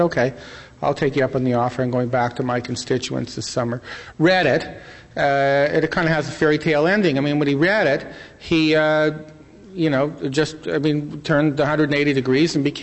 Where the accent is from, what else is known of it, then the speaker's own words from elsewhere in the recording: Canada; I'm a Canadian